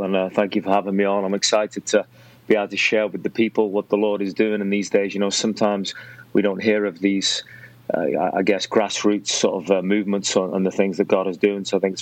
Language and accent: English; Liverpool, North West England, United Kingdom; also born or lived in Ireland; I came from Ireland. I'm originally from Liverpool. I lived in Ireland for many, many years.